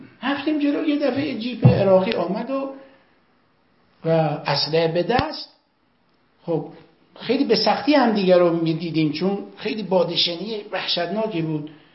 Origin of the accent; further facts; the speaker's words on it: Iran; دیدن خب ما ایرانی هستیم اینا